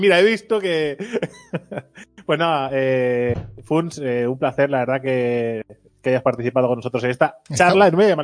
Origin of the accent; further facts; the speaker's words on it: Mataró, Catalonia, Spain; pero yo soy de Mataró, así que estoy a tiro de piedra.